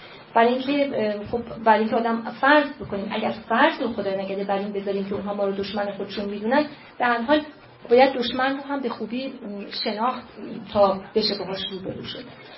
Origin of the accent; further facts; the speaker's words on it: Iran; به عنوان یه ایرانی شیعه